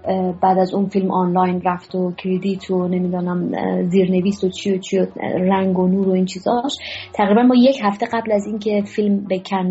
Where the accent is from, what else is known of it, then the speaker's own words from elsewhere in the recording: Afghanistan; به عنوان یک افغانی